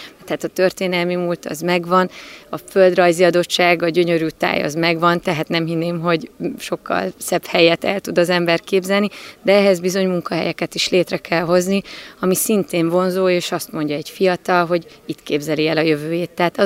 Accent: Borsod-Abaúj-Zemplén, Hungary; mondjuk mi innen Tokaj-hegyaljáról származunk, ami alapján beazonosítatjuk magunkat

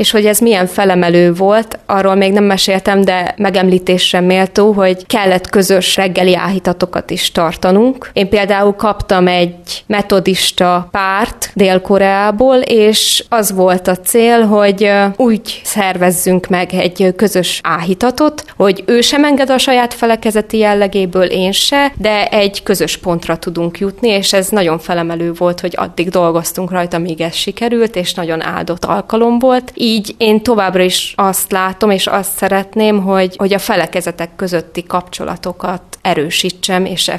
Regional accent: Debrecen, Hajdú-Bihar, Hungary; én ugye Debrecenbe, egy civis városba, egy nagyvárosba nőttem fel.

